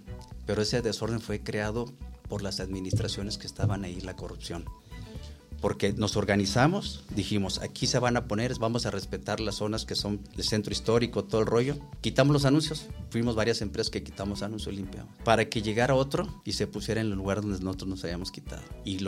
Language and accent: Spanish; Mexico; como mexicanos, como seres humanos